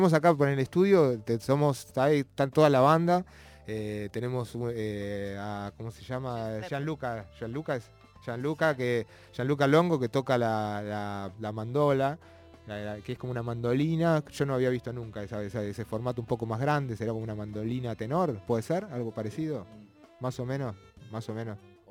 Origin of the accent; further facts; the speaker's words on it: Argentina; nosotros cuando viajamos, los argentinos, cuando viajamos en el mundo, siempre creen que somos italianos, ¿no? Por el acento